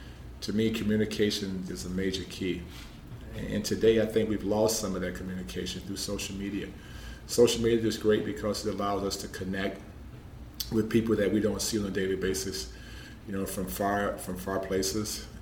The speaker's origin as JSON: {"language": "English", "town": "Flint", "region": "Michigan", "country": "United States", "tie": "born or raised there", "said": "I grew up in Flint, Michigan, and, you know, I had a wonderful family, and I was very fortunate as a young man growing up in a tough inner-city environment"}